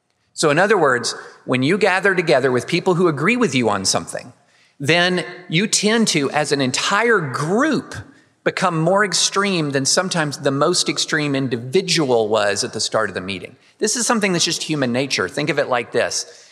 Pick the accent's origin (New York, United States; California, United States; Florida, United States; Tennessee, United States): Tennessee, United States; So I come from Tennessee, outside of Nashville, a very, very conservative part of the United States.